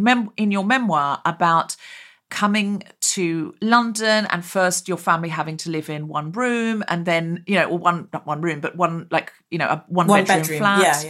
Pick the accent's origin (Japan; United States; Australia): Australia; I was raised in Australia.